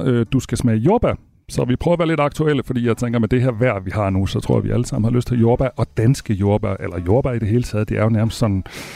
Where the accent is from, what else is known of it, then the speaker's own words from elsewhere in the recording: Central Denmark Region, Denmark; Jeg er fra Djursland.